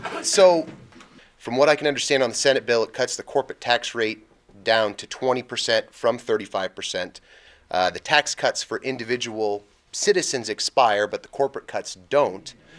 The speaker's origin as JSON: {"language": "English", "town": "Axtell", "region": "Kansas", "country": "United States", "lives_now": "Manhattan, United States", "said": "I'm originally from Axtell. I live in Manhattan now"}